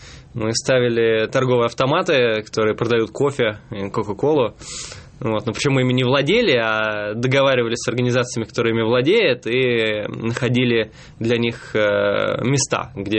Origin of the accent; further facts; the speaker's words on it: Moscow, Russia; я из Москвы занимаюсь тем же, только у нас никто не делает